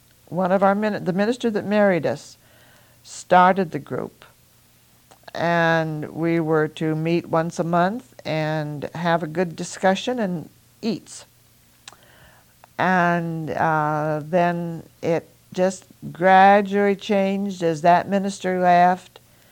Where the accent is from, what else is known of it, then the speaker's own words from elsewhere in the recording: Beaverton, Oregon, United States; I grew up in Beaverton when it was such a very small town, and my folks had played such a start in building it.